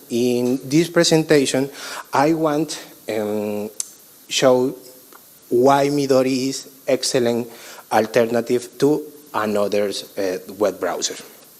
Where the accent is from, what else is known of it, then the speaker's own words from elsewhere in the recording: Colombia; English is a second language; I am from Colombia. Beautiful country